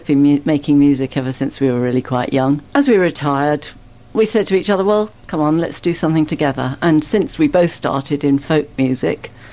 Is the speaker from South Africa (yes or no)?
no; Reigate, South East England, United Kingdom; also born or lived in Box Hill; I was born and brought up around this neighbourhood. Actually, I was born on Box Hill, but I lived in Reigate, within sight of the Greensand Ridge.